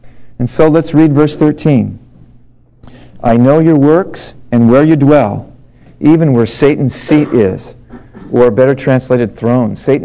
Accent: United States; I'm an American. These people see America through these movies.

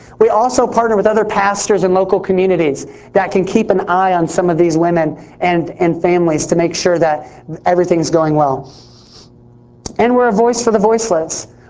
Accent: Indiana, United States; also born or lived in Atlanta / Los Angeles; I grew up in Indiana. I lived in Atlanta, Georgia, and I've lived for a brief time in LA.

